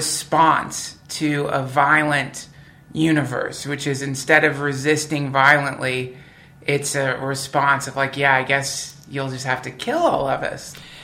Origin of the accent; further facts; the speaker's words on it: US South, United States; and I was raised in the South. I've never had a superstition of guns